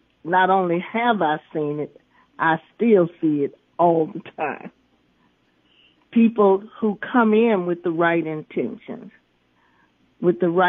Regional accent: St. Louis, Missouri, United States; We're both from St. Louis, Missouri.

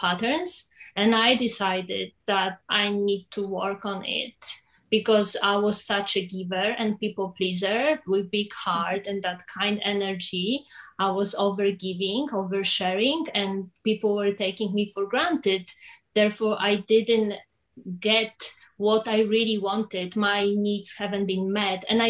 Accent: Poland; English is a second language; now in Sydney, Australia; So I live in Sydney for 7.5 years, and I am originally from Poland.

